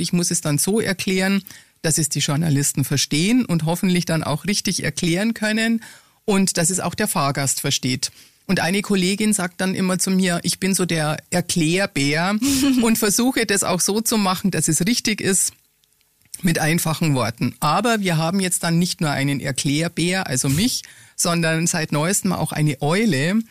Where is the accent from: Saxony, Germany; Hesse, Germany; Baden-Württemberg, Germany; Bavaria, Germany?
Bavaria, Germany; Ingolstadt; now in Augsburg, Germany; also ich komme ursprünglich aus Ingolstadt, wohne in Augsburg und war auch in Peiting und Umgebung politisch unterwegs.